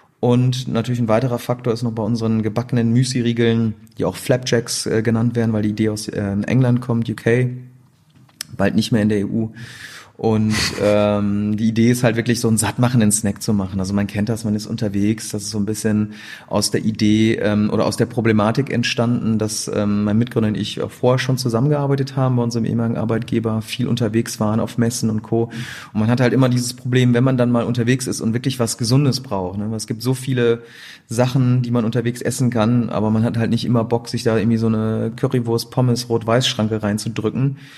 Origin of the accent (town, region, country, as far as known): Gelsenkirchen, North Rhine-Westphalia, Germany; born or raised there; also born or lived in Düsseldorf; now in Cologne, Germany